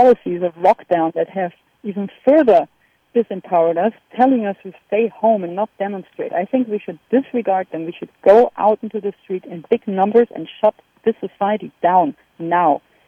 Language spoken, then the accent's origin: English; Germany; I grew up in Germany